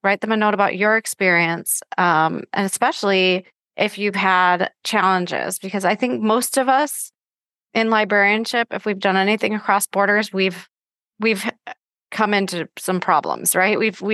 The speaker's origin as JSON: {"language": "English", "country": "United States", "said": "So, you know, for me, I'm from the United States."}